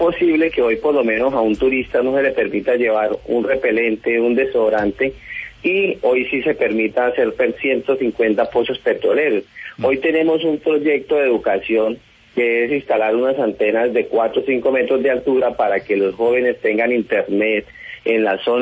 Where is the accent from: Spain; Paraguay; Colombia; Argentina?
Colombia; La Macarena, Meta; yo soy hijo de la Macarena